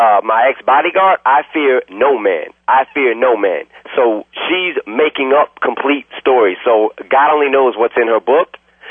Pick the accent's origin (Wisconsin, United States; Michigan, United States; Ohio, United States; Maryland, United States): Michigan, United States; Warren; I come from the east side of Detroit. I come from Warren. These are the places that I grew up at as a normal cat, as a normal person.